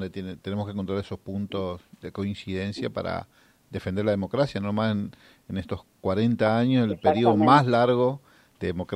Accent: Argentina; como argentinos

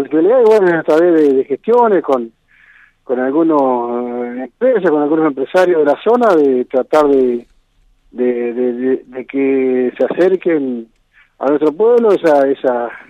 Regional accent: Villa Domínguez, Entre Ríos, Argentina; Villaguay, somos el departamento de Villaguay, Villa Domínguez, por ahí un pueblito que está a 15 kilómetros de la ciudad de Villaguay, para el sur de Villaguay, ya con el límite con Concepción de Uruguay.

